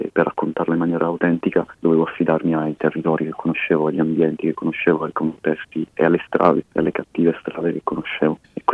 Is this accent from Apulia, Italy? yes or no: yes; Bari, Apulia, Italy; Io sono di Bari, io sono cresciuto a Bari ed è l'ambiente che ho frequentato, dove sono cresciuto